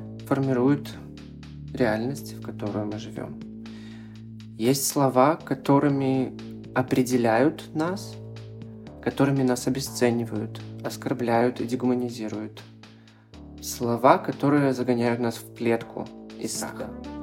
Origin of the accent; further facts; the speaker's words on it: Belarus; я активист из Беларуси.